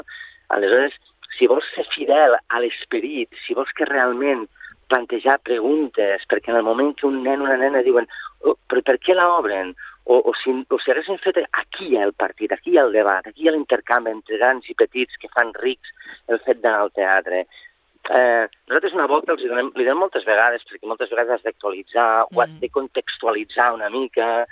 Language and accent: Catalan; Lleida, Catalonia, Spain; Tot i que soc de Lleida, des del principi em sonen una mica aquestes cases de l'Eixample, de sostre alt